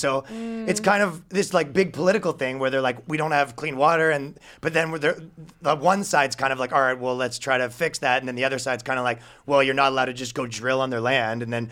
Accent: Ajax, Ontario, Canada; I grew up in Ajax, which is just love suburbs right outside.

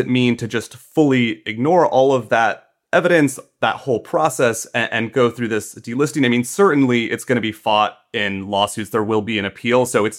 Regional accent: Iowa, United States; Yeah, so I wanted to write about wind energy in my home state of Iowa

